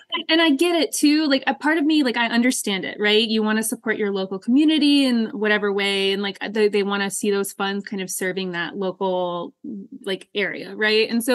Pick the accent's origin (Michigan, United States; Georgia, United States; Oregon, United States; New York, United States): Georgia, United States; Atlanta; moved away as an adult; now in High Springs, United States; I grew up in Atlanta. I attended grad school in Atlanta. I built an art career and a community in Atlanta for myself. But then when I left grad school, my husband and I decided to move to Florida.